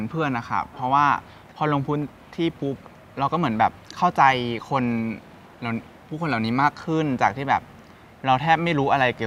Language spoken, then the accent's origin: Thai; Phrae, Thailand; หนูเป็นคนแพร่เนาะซึ่งจังหวัดแพร่มันมีฝุ่นควันแต่ว่ามันไม่ได้เยอะเท่าเชียงใหม่